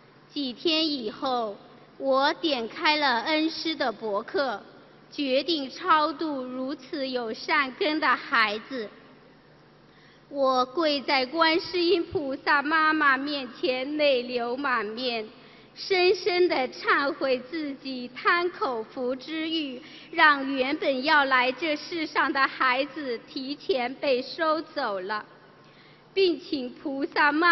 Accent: Hunan, China; 我是来自湖南的同修

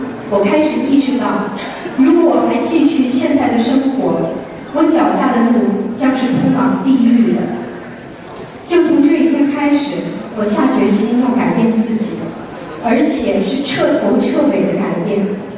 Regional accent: France; 我是来自法国的

